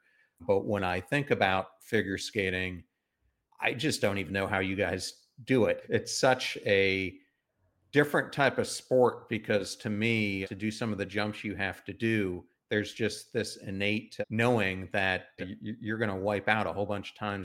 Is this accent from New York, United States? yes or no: yes; Rochester, New York, United States; also born or lived in Cleveland / Chicago / Pennsylvania; I grew up not on the West Coast, but in the mid portion of the country. Part of that was in Rochester, New York, and then Cleveland, and then Chicago, and then Pennsylvania.